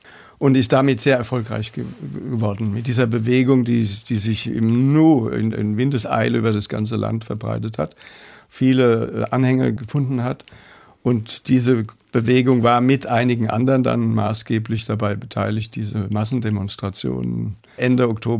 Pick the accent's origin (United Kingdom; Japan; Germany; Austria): Germany; Kirchheimbolanden, Rhineland-Palatinate; Ich bin in der Pfalz aufgewachsen. Neustadt geboren, Kirche am Boland, in die Schule gegangen. Im Moment lebe ich bei sehr, sehr guten Freunden, Renate und Gerd in der Südpfalz.